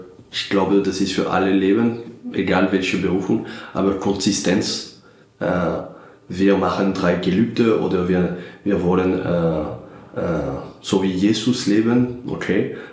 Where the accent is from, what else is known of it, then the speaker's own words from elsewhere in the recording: Morocco; German is a second language; Ich komme aus Marokko ursprünglich